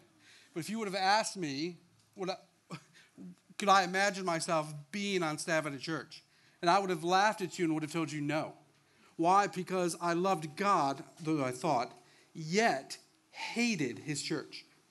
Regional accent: Toledo, Ohio, United States; So I grew up in Toledo, Ohio, where we're about 45 minutes outside of Canada. I grew up playing hockey. We have four seasons. We also have a lot of snow.

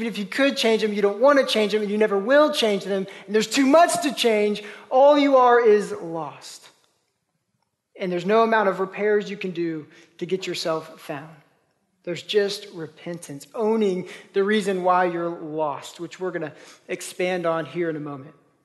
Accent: Oklahoma, United States; I grew up in Oklahoma.

